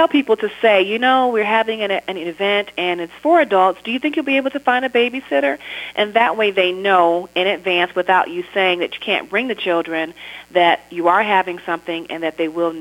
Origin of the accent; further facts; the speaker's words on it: Detroit, Michigan, United States; No, actually, I'm from Detroit.